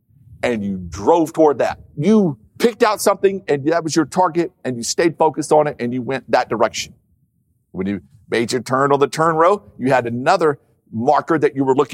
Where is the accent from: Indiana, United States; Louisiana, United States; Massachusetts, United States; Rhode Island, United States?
Louisiana, United States; And I grew up in Louisiana. I was praying for a cloud the size of a fist.